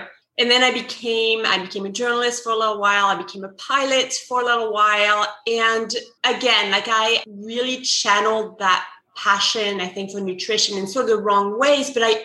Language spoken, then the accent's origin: English; Provence-Alpes-Côte d'Azur, France; accent: French; English is a second language; moved away; If you can hear my French accent, I'm originally from the south of France. I was born on a sailboat in the south of France, and I grew up in sort of that sailing world and sailing industry in which my parents worked.